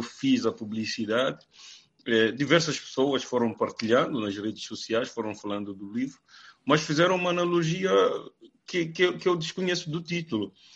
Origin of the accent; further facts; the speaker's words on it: Mozambique; a minha trajetória enquanto moçambicano e enquanto criador também